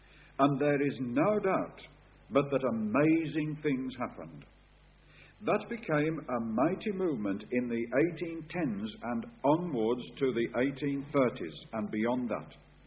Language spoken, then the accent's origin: English; Darlaston, West Midlands, United Kingdom; I'm also from Staffordshire. It's interesting, I come from a town, I was born and bred in a town called Darlaston, which is between Wolverhampton and Wensbury.